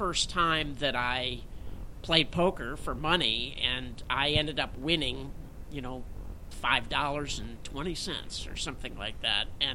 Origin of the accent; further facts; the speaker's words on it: Chicago, Illinois, United States; You know, I grew up in Chicago, and the winter is insane.